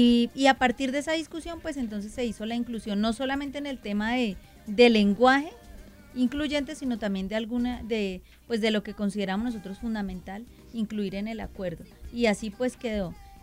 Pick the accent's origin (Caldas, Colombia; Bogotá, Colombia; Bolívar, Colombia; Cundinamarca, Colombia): Bogotá, Colombia; pues soy una mujer bogotana que en el 2004, hace un poquito más de 12 años, estaba estudiando licenciatura en Ciencias Sociales en la Universidad Distrital